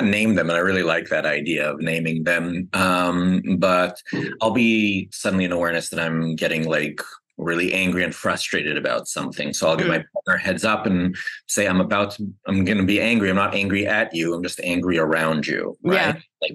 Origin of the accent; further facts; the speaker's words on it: Canada; growing up in Canada, you're Canadian, you're very nice and polite.